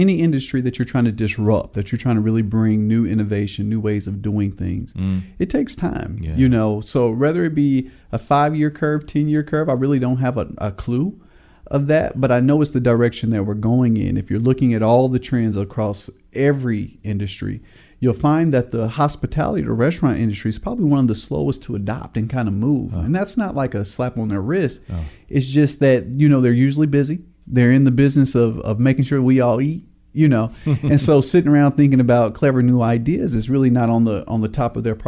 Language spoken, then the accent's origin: English; Indianapolis, Indiana, United States; now in Tallahassee, United States; Indianapolis, Indiana.